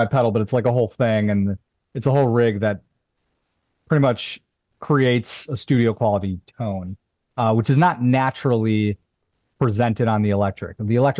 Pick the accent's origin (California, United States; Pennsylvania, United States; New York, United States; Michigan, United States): New York, United States; Buffalo; And I'm from Buffalo, so that's that was like a big deal for me.